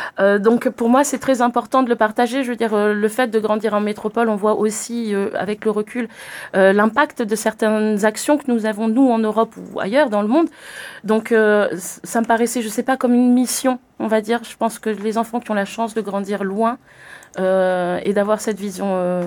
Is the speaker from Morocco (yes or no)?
no; French Polynesia; born there; Je suis née à Tahiti